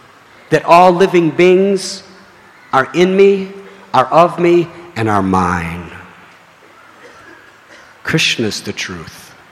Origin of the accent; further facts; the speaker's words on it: United States; I was brought up in America, and I was taught that we gained independence from the British